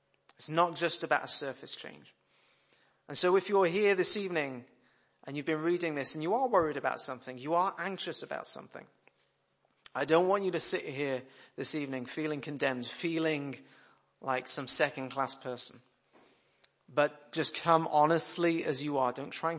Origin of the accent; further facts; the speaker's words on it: United Kingdom; Now, of course, we're British, so we're going to go for the slow simmer approach, aren't we, in our culture.